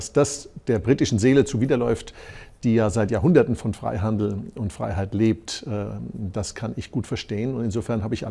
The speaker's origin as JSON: {"language": "German", "country": "Germany", "said": "Als Deutscher muss ich natürlich sagen"}